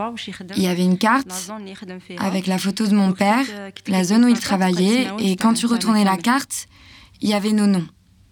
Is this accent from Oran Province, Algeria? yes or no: yes; Arzew, Oran Province, Algeria; born there; Je suis née à Arzeux en 91. Arzeux, c'est proche d'Oran. Mes parents viennent de Mostaganem.